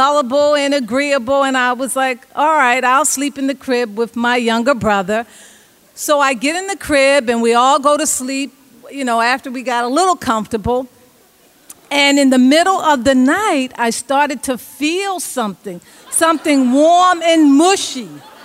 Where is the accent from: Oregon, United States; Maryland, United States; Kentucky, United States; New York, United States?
Maryland, United States; Baltimore; When I was young, I grew up in West Baltimore